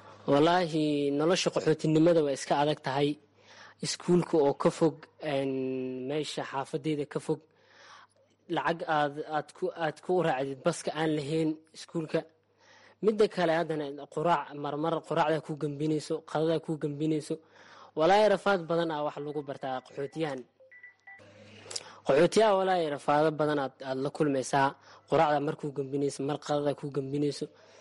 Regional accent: Mogadishu, Banaadir, Somalia; now in Kenya; Iskuulkan ka hore waxaan ka imaaday Muqdisho, Soomaaliya ka imaaday.

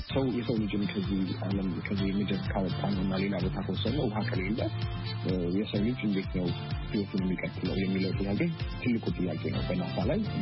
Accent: Addis Ababa, Ethiopia; አዲስ አበባ ነው ተወልጄ ያደኩት። ተማርኩትም እንዲሁም የመጀመሪያ ደረጃ ትምህርት ቤቴን መካነ ኢየሱስ የሚባል የክርስቲያን ትምህርት ቤት እንዲሁም ሁለተኛ ደረጃ ትምህርቴን ፐብሊክ ትምህርት ቤት ሚኒሊክ የሚባል ትምህርት ቤት ነው የተማርኩት።

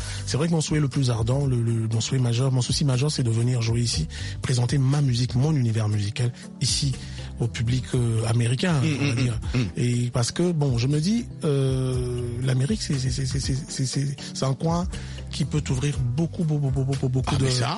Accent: DR Congo; c'est vrai que je suis congolais

